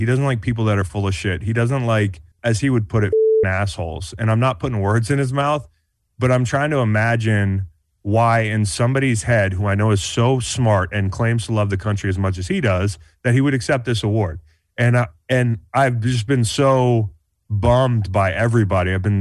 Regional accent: Virginia, United States; I mean, it's not like I grew up in the South, you know, but Virginia, south of the Mason-Dixon line, you see things.

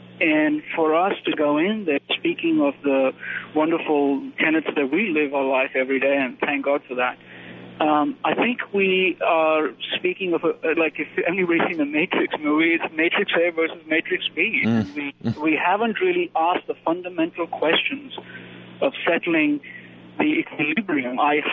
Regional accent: United States; I as an American, I would find it highly offensive

